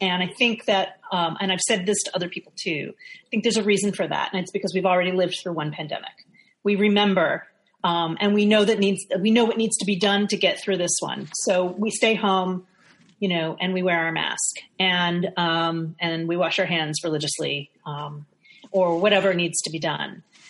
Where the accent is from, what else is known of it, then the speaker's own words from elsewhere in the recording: New York, United States; despite the fact that I was in New York, growing up in New York.